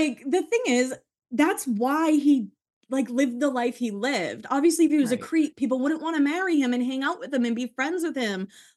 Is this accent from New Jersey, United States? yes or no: no; Massachusetts, United States; I remember even with like Aaron Hernandez, you know, I'm from Massachusetts.